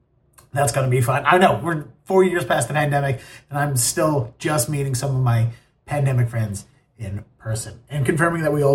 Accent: Baltimore, Maryland, United States; now in Boston, United States; I mean, I'm from Baltimore, so originally from Baltimore, I live in Boston

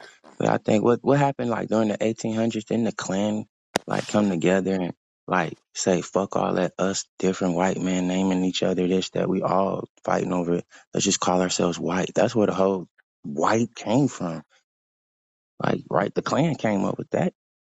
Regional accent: Chicago, Illinois, United States; From the south side of Chicago.

